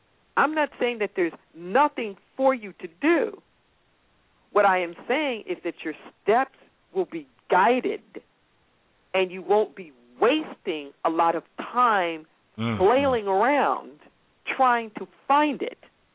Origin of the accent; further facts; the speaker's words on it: Los Angeles, California, United States; And I just mentioned that I came from Los Angeles.